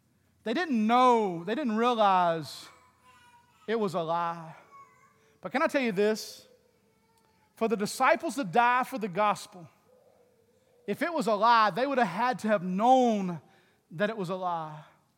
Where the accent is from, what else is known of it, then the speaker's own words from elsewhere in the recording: North Carolina, United States; accent: North Carolina; I just got to make sure you understand my North Carolina accent.